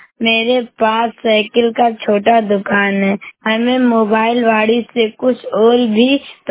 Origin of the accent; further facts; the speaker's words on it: Balrampur, Uttar Pradesh, India; और हम हरवैया सदरा बलरामपुर से हैं।